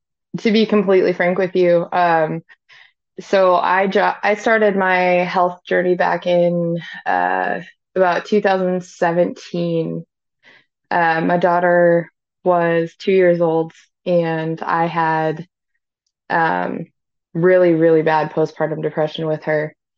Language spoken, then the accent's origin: English; North Dakota, United States; I'm from North Dakota.